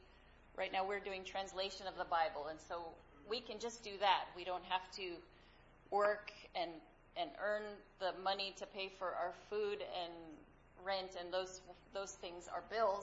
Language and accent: English; Bellevue, Washington, United States; also born or lived in Seattle; So I was born in Seattle, raised in Bellevue.